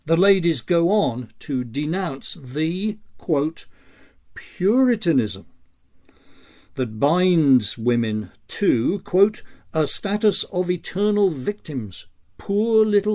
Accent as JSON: {"language": "English", "region": "England", "country": "United Kingdom", "tie": "born there", "said": "Speaking as an Englishman born, trained from infancy to cast a sceptical eye on anything that comes out of all vaporing France"}